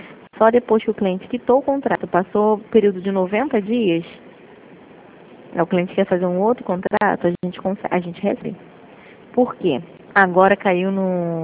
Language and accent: Portuguese; Rio de Janeiro, Brazil; É, a gente fica aqui em Madureira.